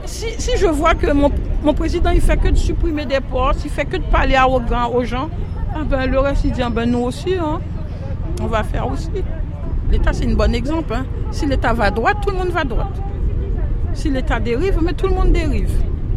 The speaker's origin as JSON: {"language": "French", "country": "Haiti", "tie": "born or raised there", "lives_now": "France", "said": "c'est pas par rapport à là où j'ai grandi, mon pays, on dit toujours c'est mieux que rien. Je suis d'origine haïtienne, naturalisée française."}